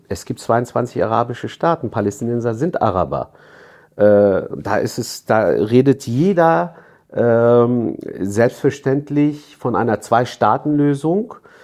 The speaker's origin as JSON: {"language": "German", "country": "Turkey", "tie": "born there", "first_language": "Kurdish", "second_language": "German", "said": "Ich kann meine eigene Muttersprache nicht. Ich kann es verstehen, aber ich kann es nicht sprechen. Ich bin in der Türkei geboren"}